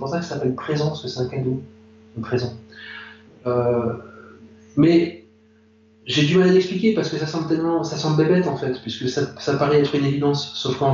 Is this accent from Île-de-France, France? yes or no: no; Grand Est, France; Je suis originaire de Moselle même enfant, et bien que je ne sois pas enfin, super vieux par rapport à ces événements, quoi. J'ai une cinquantaine d'années